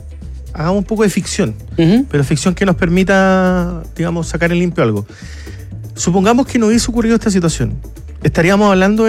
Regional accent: Magallanes, Chile; Yo soy magallánico, conozco, y acá yo puedo hablar perfectamente del Parque Nacional Torres del Paine porque lo conozco perfecto.

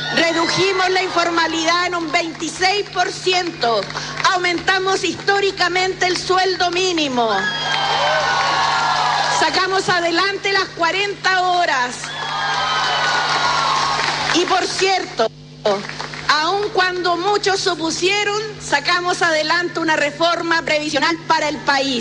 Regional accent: Chile; Así somos los chilenos.

